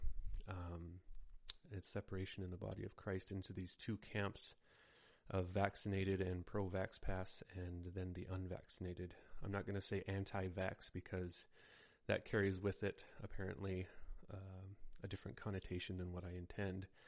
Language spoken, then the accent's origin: English; Canada; one of the values of society where I live, as a Canadian, is that everyone gets along and nobody rocks the boat